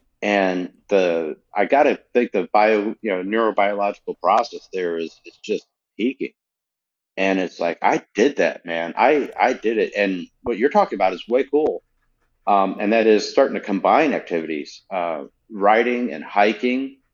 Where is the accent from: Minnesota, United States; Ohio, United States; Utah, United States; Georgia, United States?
Utah, United States; also born or lived in Colorado, United States; And I grew up in Utah where it's 300 days of sunshine a year, and then Colorado is much the same.